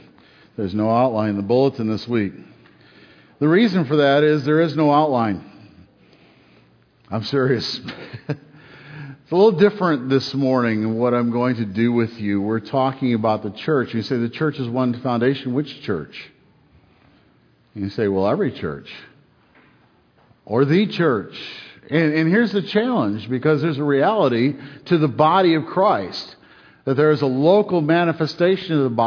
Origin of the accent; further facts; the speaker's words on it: Detroit, Michigan, United States; You all know that I was born in Detroit, Michigan, the garden spot of the world. Fascinating. You know, I love Detroit. I enjoyed living there. I'm very pleased to have that as my hometown. And I was growing up in the city till I was 12 years old.